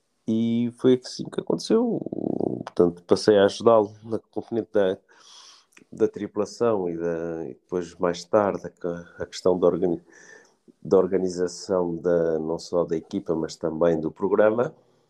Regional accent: Maputo, Maputo City, Mozambique; born there; Isso foi em Moçambique, como eu nasci em Lourenço Marques.

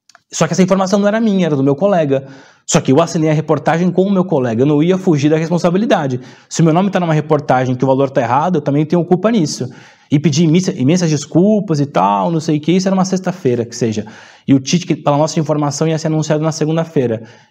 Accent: São Paulo, Brazil; E eu sou de São Paulo

